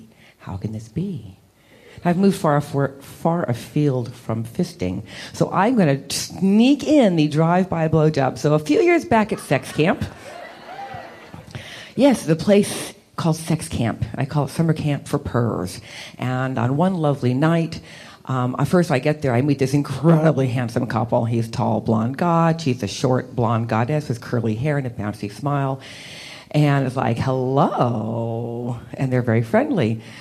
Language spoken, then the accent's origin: English; California, United States; because I'm from the Northern California area. I'm not an Angelino